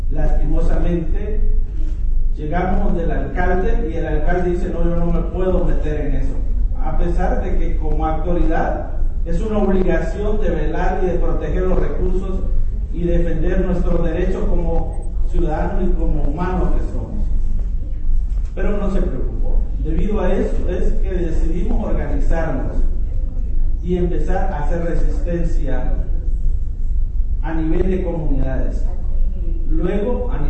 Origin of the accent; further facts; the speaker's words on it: El Salvador; Y no queremos como salvadoreños llegar a tener esa situación